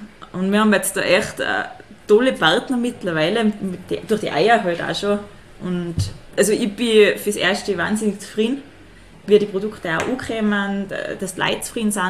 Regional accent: Sankt Johann in Tirol, Tyrol, Austria; Also ich bin ursprünglich von Sanktehan, nicht ganz Winke, also von Reitham. Und auch von einem Bauern.

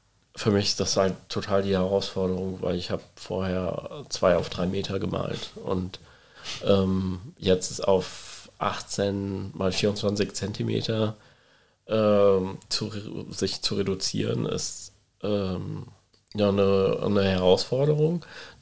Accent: Haßloch, Rhineland-Palatinate, Germany; Ich bin in Hasloch Nord aufgewachsen, da war der Migrantenanteil auf der Grundschule schon damals sehr hoch.

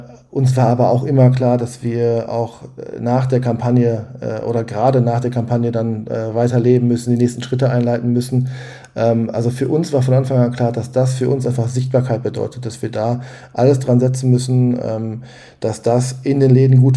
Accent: Dorsten, North Rhine-Westphalia, Germany; hier in Dorsten. Wie gesagt, das ist meine Heimatstadt, eine mittelgroße Stadt am Rande des Ruhrgebiets, Grenze Münsterland.

